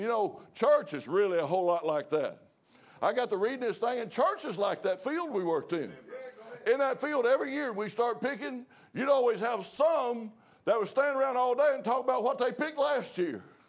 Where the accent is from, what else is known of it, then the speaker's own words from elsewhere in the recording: Tennessee, United States; we was raised in Tennessee, me and my wife both, picking and chopping cotton for a living.